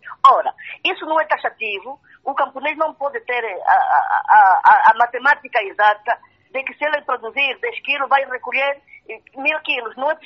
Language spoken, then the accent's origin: Portuguese; Huambo, Angola; E esta empresa privada, de facto, atuou com muita incidência na minha terra, no Ambo